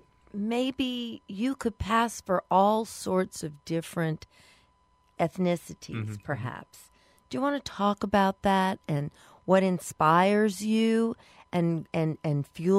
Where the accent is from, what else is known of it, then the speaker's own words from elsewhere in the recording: United States; Because we're American.